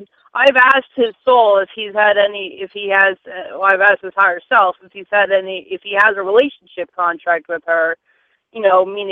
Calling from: New Jersey, United States; New Jersey.

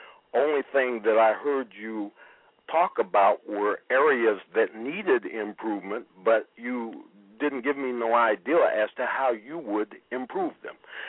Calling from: Minneapolis, Minnesota, United States; I'm calling from Minneapolis.

